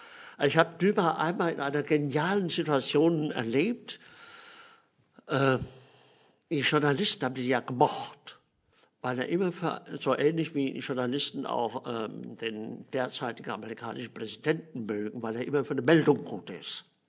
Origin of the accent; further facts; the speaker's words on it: Rhineland-Palatinate, Germany; auf dem Westerwald, wo ich aufgewachsen bin, pflegte man in den Dörfern die Identität von Kindern, die man nicht kannte, zu erfragen.